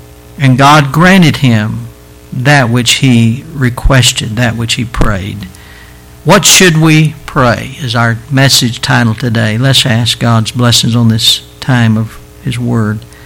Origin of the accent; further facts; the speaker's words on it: Alabama, United States; Alabama, we're kind of laid back. Matter of fact, I think that that's why when you go to a place like that as a Southerner, you're easily identified.